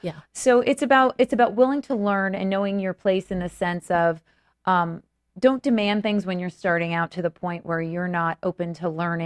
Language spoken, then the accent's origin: English; Florida, United States; also born or lived in New York; now in Los Angeles, United States; Yeah. I mean, well, I'm from New York originally. Grew up in Florida. Moved back to New York after school. And I've moved out here. I've been here now probably 18 years.